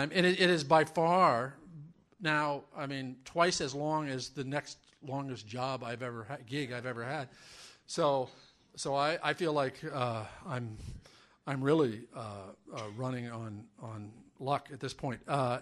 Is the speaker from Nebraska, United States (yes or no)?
yes; Omaha, Nebraska, United States; So if and when I write a here's my life memoir, growing up in Omaha would absolutely be a large part of it.